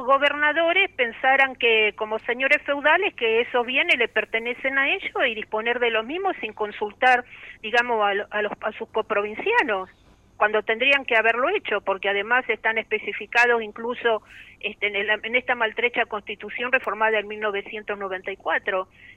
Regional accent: Argentina; now in Buenos Aires, Argentina; Si yo también soy argentina, por más que viva en esta ciudad de Buenos Aires

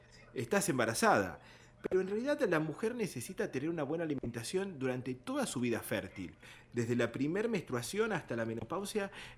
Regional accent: Argentina; como argentinos

